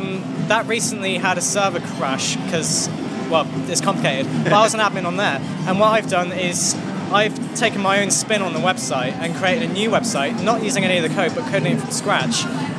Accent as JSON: {"language": "English", "town": "Plymouth", "region": "South West England", "country": "United Kingdom", "said": "I'm from Plymouth"}